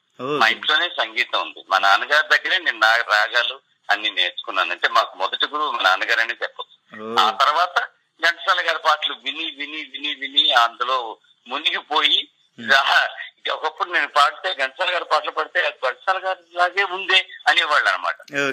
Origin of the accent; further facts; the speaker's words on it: Tulagam, Andhra Pradesh, India; మాది శ్రీకాకుళం జిల్లా తులగాం అనే ఒక గ్రామం.